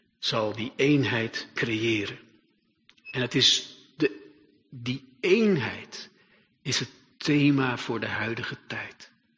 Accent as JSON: {"language": "Dutch", "town": "Hilversum", "region": "North Holland", "country": "Netherlands", "said": "En ik kom uit Hilversum"}